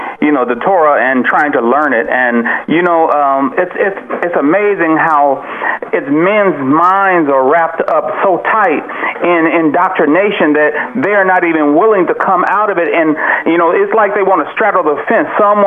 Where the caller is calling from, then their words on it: Kansas City, Missouri, United States; …, Kansas City, Missouri.